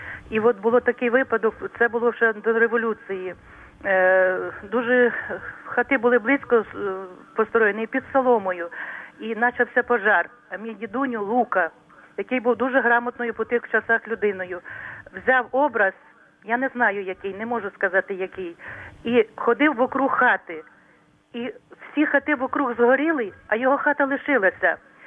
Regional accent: Khmelnytskyi Oblast, Ukraine; born there; Я народилась на Хмельниччині. Є такий Волочиський район, де зараз в Волочиську теж є костьол.

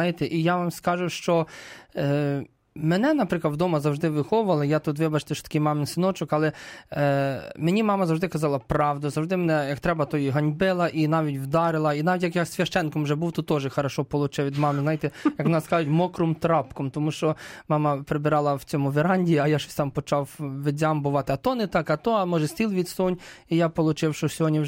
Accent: Brovary, Kyiv Oblast, Ukraine; я з Броварів

